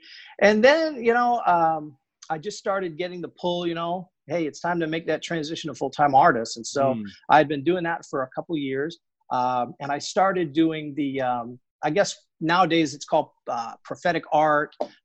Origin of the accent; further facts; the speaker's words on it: Berlin, New Hampshire, United States; I'm from Berlin, New Hampshire, which is way up north on the Canadian border up in the mountains, little tiny small town.